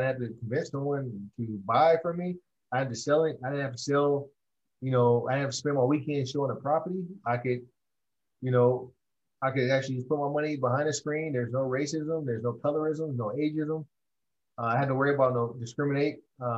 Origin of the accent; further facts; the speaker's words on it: Oakland, California, United States; I'm from Oakland, and I would get on the BART and I would go to school in San Francisco.